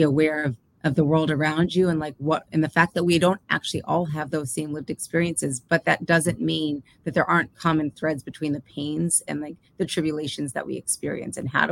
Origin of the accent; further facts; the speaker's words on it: Brooklyn, New York, United States; and I'm from Brooklyn